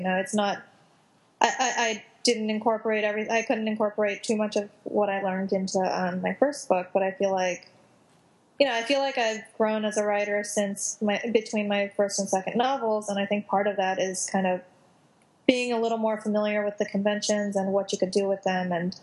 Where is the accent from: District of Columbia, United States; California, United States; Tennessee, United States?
California, United States; Los Angeles; Being Korean American is like a distinct experience. I mean, most of my generation of Korean Americans has immigrant parents.